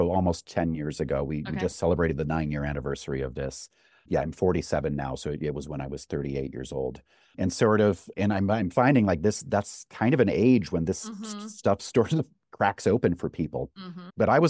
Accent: Wisconsin, United States; I came from Wisconsin. I'm an upper Midwestern boy and with everything that goes along with.

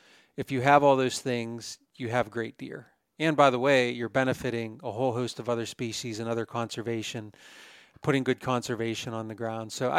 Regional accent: Pennsylvania, United States; Growing up in Pennsylvania, especially when I did, you're quite a bit younger than I am

